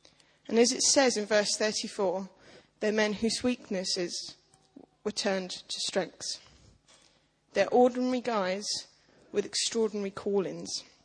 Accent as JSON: {"language": "English", "region": "East of England", "country": "United Kingdom", "said": "I'm from Essex, I use that as my excuse a lot, but it's okay."}